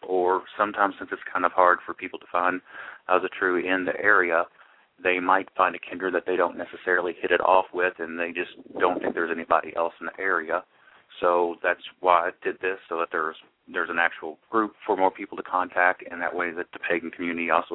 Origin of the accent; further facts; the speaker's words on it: Kentucky, United States; Well, we're from Kentucky, so I don't think you can be that bad.